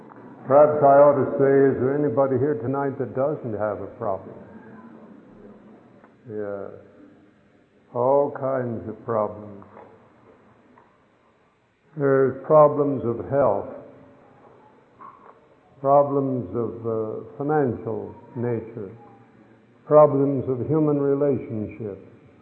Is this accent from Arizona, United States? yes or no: yes; Arizona, United States; born there; Yes, I was born in Arizona. My father was born in Arizona.